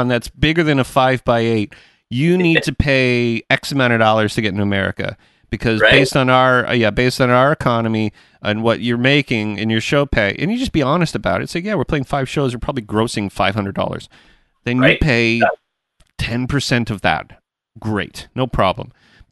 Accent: Canada; And we're only Canadian and you're only American.

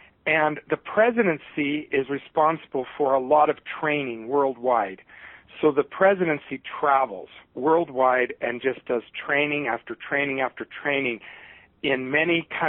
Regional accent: Ethiopia; I grew up in Ethiopia, Africa. My dad was over there setting up a teacher college to help train teachers and improve education in Ethiopia.

